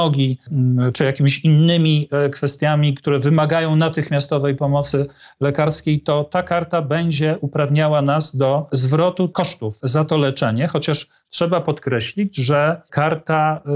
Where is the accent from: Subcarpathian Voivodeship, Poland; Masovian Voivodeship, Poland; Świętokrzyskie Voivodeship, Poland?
Świętokrzyskie Voivodeship, Poland; Kielce; w Świętokrzyskim Centrum Onkologii w Kielcach, skąd pochodzę